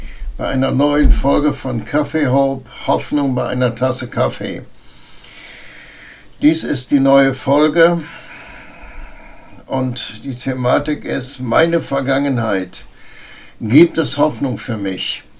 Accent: North Rhine-Westphalia, Germany; born there; Ich bin im Oberbergischen geboren, lebe auch da. Nicht da, wo ich geboren bin, aber nicht weit davon weg. Und bin groß geworden in der Wirtschaftswunderzeit. Also Ende der 50er, Anfang der 60er.

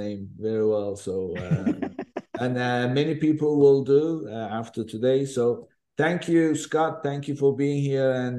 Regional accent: Turkey; where I grew up in Turkey

